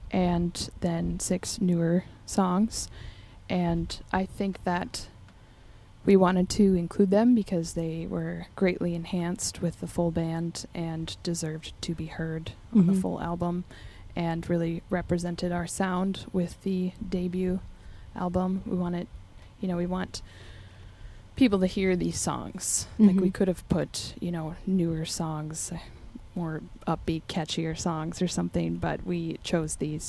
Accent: Duluth, Minnesota, United States; I'm from Duluth, so I grew up in Duluth.

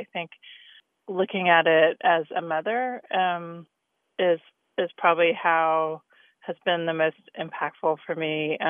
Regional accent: Raleigh, North Carolina, United States; I'm from Raleigh, North Carolina.

